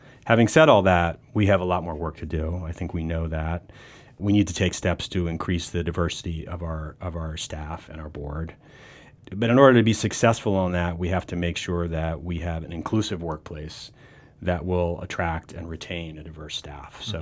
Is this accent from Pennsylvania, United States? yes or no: yes; Pennsylvania, United States; I mean, you know, I grew up in Pennsylvania. I never thought or worried about tornadoes